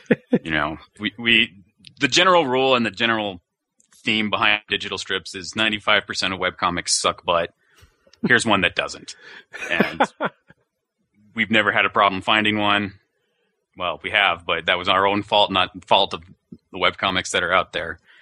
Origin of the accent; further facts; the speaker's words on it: Idaho, United States; Bring it on, Apocalypse. I'm from Idaho. Bring it on.